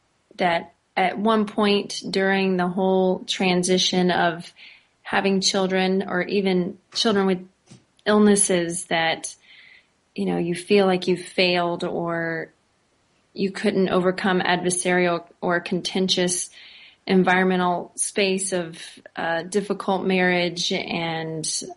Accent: Shelbyville, United States; So I grew up in Shelbyville, which I had said earlier, and there was a garment factory there

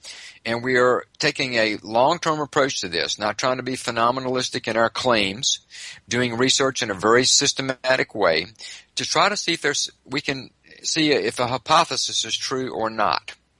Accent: the South, United States; So by now, some of you have figured out I'm originally from the South. So I'll use some Southern boy logic.

